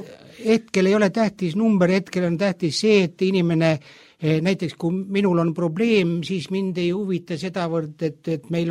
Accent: South Estonia, Estonia; tegelikult ma olen Lõuna-Eestist pärit ja mulgima päritolu, et nii nagu öeldakse, et isa oli mulk ja ema oli mulk, kus mina ka.

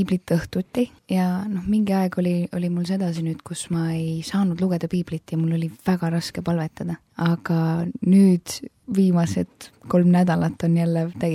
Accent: Pärnu, Pärnu County, Estonia; Ma olen Pärnust pärit, aga võibolla see on ka põhjus, miks ma seal ei ole praegu.

